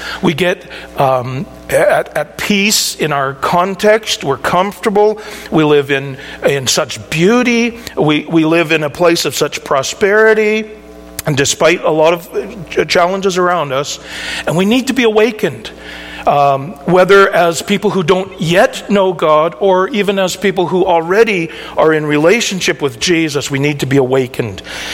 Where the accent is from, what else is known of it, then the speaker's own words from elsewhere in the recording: British Columbia, Canada; I grew up on Vancouver Island, and eventually we pastored in a little church in a place called Euclulit.